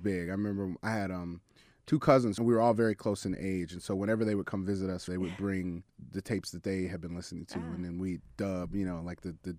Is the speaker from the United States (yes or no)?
yes; Detroit, Michigan, United States; also born or lived in Chicago, United States; I grew up in the Detroit area, city and suburbs, and also spent a lot of time in Chicago. And for me, you know, I was born in 77.